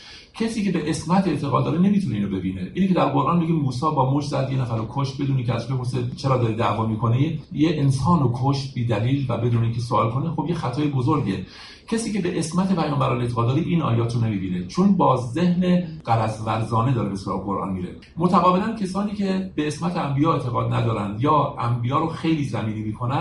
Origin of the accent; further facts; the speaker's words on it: Iran; اگر من که ایرانیم تحقیق کنم در تاریخ در این موضوع